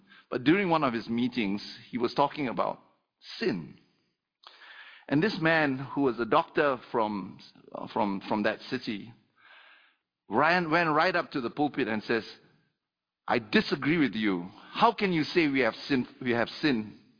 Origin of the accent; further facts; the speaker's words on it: Malaysia; I come from Malaysia, in which the spiritual realm is quite real.